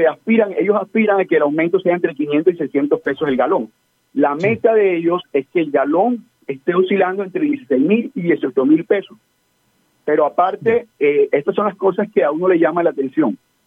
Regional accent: Colombia; somos los colombianos de a pie los que vamos a ser afectados por la reforma tributaria

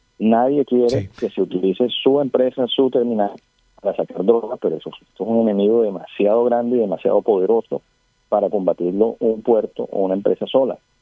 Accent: Colombia; quien va a sufrir somos todos los colombianos.

